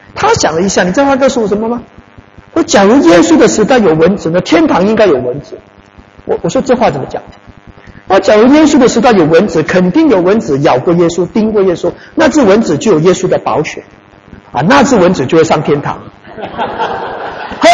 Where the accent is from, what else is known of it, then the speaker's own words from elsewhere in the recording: Malaysia; 我在马来西亚出生跟长大